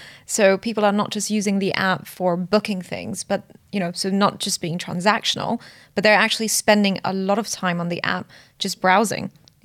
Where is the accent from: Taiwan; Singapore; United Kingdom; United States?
Singapore; I grew up in Singapore, which is a very, very consumerist society.